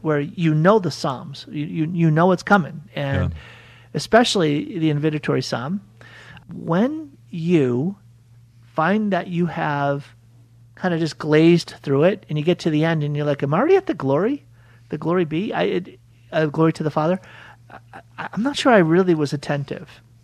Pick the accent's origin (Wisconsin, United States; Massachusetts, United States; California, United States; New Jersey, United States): Massachusetts, United States; Boston; I'm from Boston, and we psalm, always said psalm.